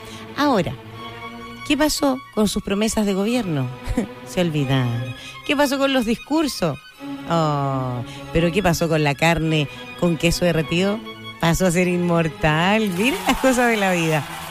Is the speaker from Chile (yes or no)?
yes; Chile; como los chilenos somos buenos para inventar cosas y ponerle más